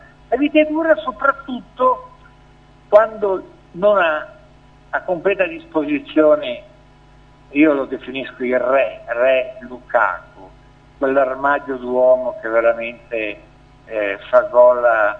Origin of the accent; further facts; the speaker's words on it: Milan, Lombardy, Italy; siamo di Milano